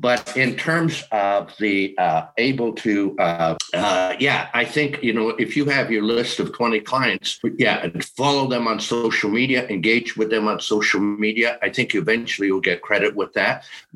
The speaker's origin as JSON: {"language": "English", "country": "Canada", "tie": "born or raised there", "said": "I remember growing up in Canada, I remember polio"}